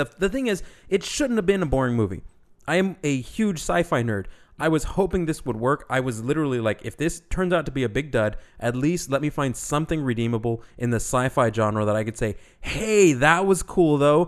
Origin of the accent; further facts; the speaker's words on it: Texas, United States; Hey, you know what? I'm from Texas. So anyway...